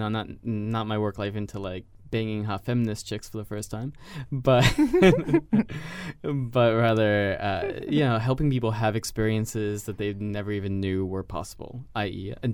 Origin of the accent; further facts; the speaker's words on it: New York, United States; Okay, but I'm from New York, so I say a lot.